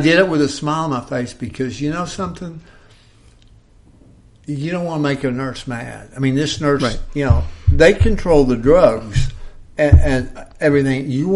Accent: Oklahoma, United States; And, of course, I'm from the South. I'm from Oklahoma.

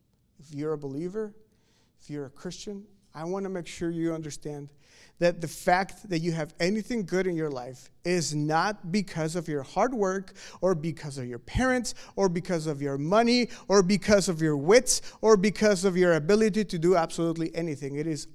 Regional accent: Mexico; I grew up in Mexico, and most of the people in Mexico are Catholic. And as I grew up as a good Pentecostal

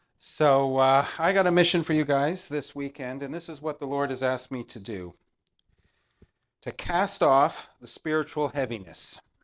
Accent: Canada; now in Basel, Switzerland; I'm originally Canadian, but now living for the past quite a few years in Basel, Switzerland. So that is right where France, Germany, and Switzerland intersect.

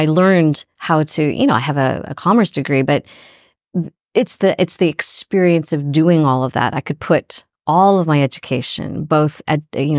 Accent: Canada; And as a Canadian.

